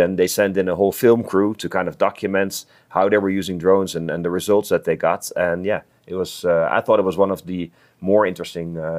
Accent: Netherlands; first language Dutch; English is a second language; And he recognized my accent. I'm from the Netherlands. So I'm Dutch.

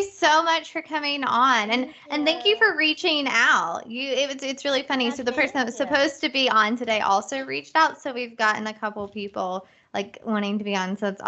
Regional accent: West Virginia, United States; And I also think, like, growing up in West Virginia, we're only shown, like, a very small part of what we can be.

